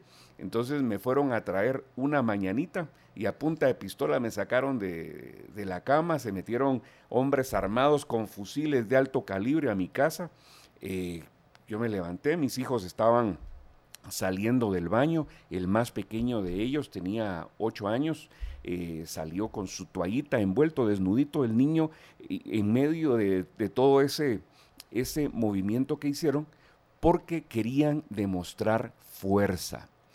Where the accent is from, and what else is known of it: Guatemala